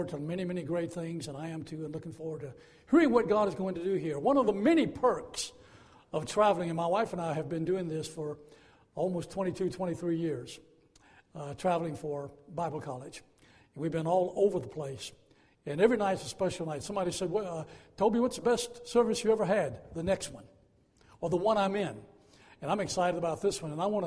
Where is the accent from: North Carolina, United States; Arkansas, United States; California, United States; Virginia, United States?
Virginia, United States; Lynchburg; I'm from Lynchburg, grew up in Lynchburg, Virginia, and going home for Christmas